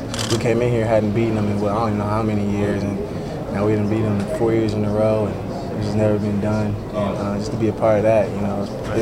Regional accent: Columbus, Ohio, United States; he's at Ohio State, and I'm from Columbus, so I know him.

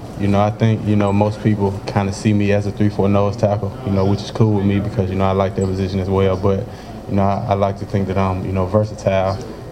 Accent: Memphis, Tennessee, United States; I'm from Memphis. I was born and raised in Memphis

